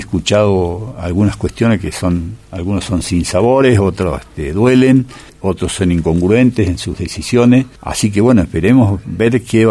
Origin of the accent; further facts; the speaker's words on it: Río Pico, Chubut, Argentina; now in Esquel, Argentina; yo me crié en Río Pico, ¿no? Uh-huh. Pequeño lugar de la cordillera